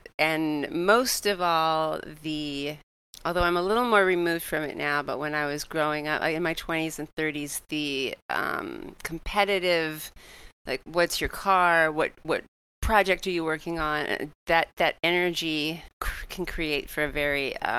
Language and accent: English; Studio City, California, United States; But I grew up in Studio City because my Aunt Gail and Frank, who I grew up with, lived on Laurel and Mulholland.